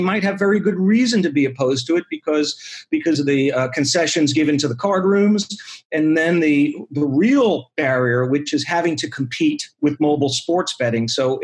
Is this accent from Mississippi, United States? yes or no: no; Florida, United States; In Florida, for example, we're going to have a tougher time. This is my home state.